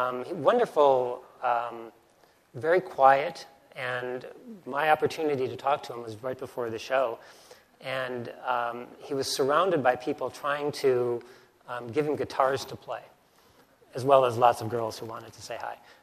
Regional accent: Minnesota, United States; I grew up in the Midwest. I'm actually from Minnesota.

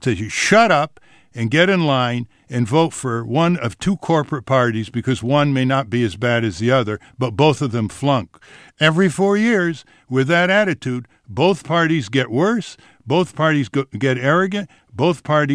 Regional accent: Connecticut, United States; I mean, I come from Connecticut. We don't have statewide initiatives.

